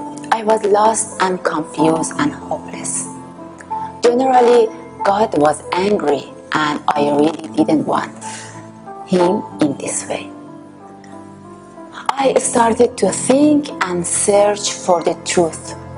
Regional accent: Iran; we're from Iran

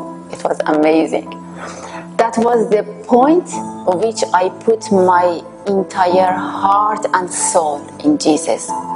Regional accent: Iran; we're from Iran

